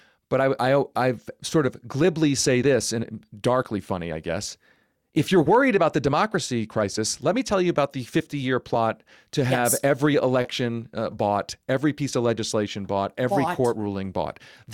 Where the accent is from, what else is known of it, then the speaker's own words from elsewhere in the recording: Pennsylvania, United States; Look, I grew up in Pennsylvania. I grew up being in the hot seat, too.